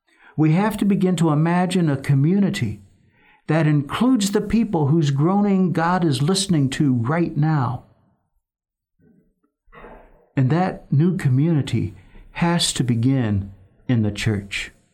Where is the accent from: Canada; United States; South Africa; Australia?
Canada; As Canadian Christians in a global community, we are part Hebrew.